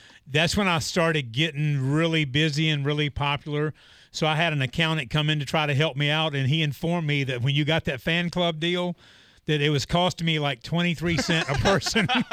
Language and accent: English; North Carolina, United States; Yes. North Carolina, yeah.